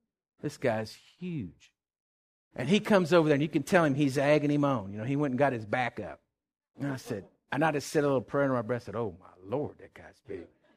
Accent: Texas, United States; where are y'all from? And I said, oh, we're from Texas.

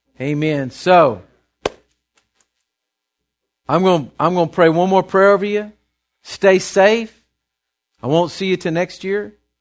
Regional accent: Texas, United States; Lord, it may not be the prettiest prayer because, Lord, we're from Texas. We may not say it just right because we're from the country.

